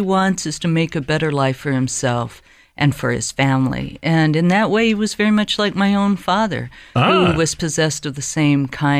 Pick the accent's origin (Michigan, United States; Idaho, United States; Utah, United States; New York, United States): Idaho, United States; I imagine that I am. It is my home country. It was where I was born and raised and where I continue to live by choice.